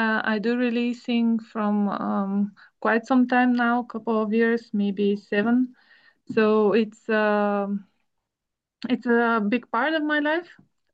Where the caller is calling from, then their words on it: Bulgaria; So I'm calling from Bulgaria.